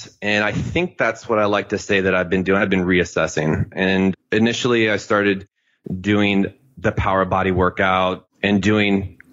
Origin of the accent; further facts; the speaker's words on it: Tampa, Florida, United States; So I grew up in Tampa. So I came down here and I've been here for, like I said, for less than a year.